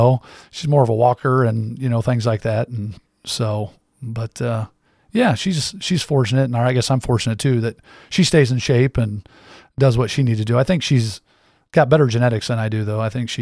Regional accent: Illinois, United States; And then I grew up in Central.

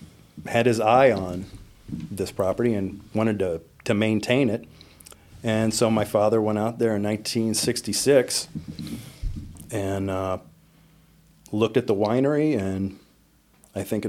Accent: Augusta, Missouri, United States; now in Jerseyville, United States; I grew up in St. Charles County in a town called Augusta, Missouri.

